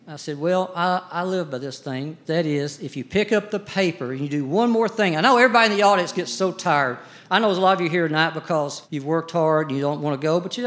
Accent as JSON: {"language": "English", "region": "the South", "country": "United States", "tie": "born or raised there", "said": "But I do not forget how I was brought up in the South."}